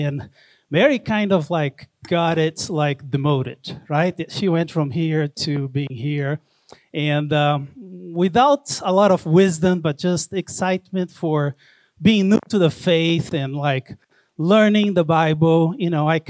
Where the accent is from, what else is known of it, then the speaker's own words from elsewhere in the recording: Brazil; now in United States; I'm originally from Brazil.